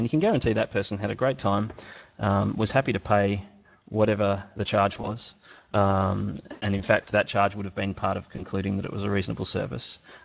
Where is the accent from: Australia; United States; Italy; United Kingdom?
Australia; because I'm an Australian